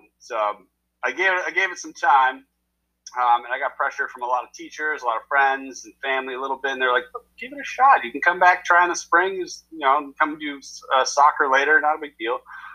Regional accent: Vermont, United States; I grew up playing every sport you could imagine.

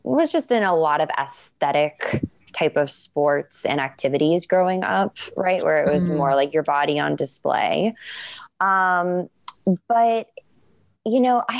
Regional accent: Florida, United States; We had a family cabin up in North Carolina. I grew up in Florida, and just going on hikes with our family when we did that.

